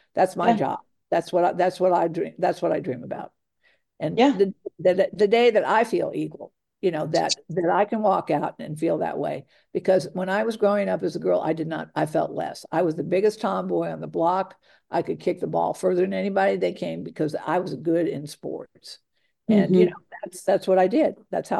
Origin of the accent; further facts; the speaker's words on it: Virginia, United States; I grew up in Virginia, and we grew up in this kind of the same areas, but it was Jamestown.